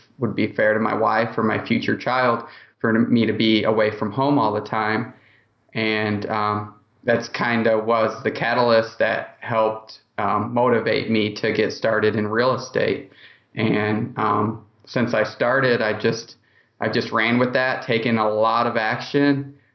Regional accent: Indianapolis, Indiana, United States; I'm from Indianapolis.

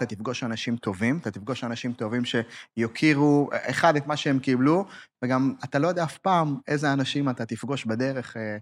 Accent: Ma'alot, Northern District, Israel; אני מהצפון, גדלתי במעלות, מושב חוסן, אתה יודע, בין חיים עירוניים למושב

